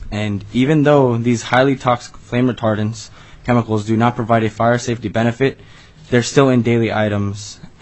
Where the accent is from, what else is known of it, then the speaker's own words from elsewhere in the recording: Palmer, Alaska, United States; I'm from Palmer, Alaska, and I'm representing myself and my family.